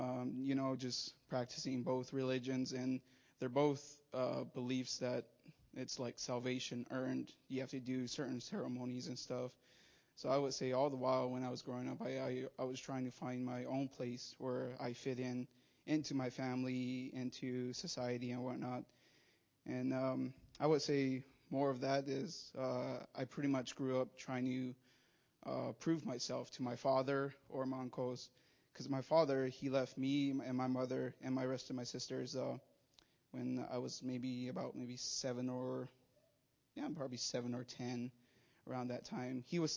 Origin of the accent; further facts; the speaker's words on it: Zuni, New Mexico, United States; I'm from the Zuni tribe, or Zuni Pueblo tribe in New Mexico.